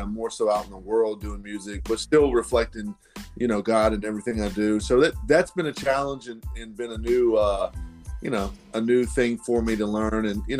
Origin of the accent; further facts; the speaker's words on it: Wauchula, Florida, United States; now in Nashville, United States; I live outside of Nashville, Tennessee now. I'm originally from Wauchula, Avon Park, Florida, and my wife is from Okeechobee.